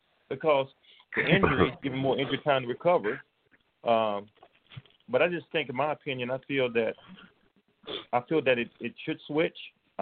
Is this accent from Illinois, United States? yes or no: yes; Chicago, Illinois, United States; Ryan, I grew up in Chicago. I go to Louisiana. It gets cold in Louisiana.